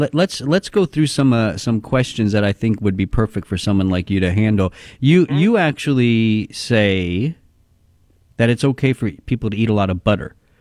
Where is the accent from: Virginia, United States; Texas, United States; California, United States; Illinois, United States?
Texas, United States; And I'm going to ask this one because I'm from Texas, and I like to grill meat, and I like my barbecue.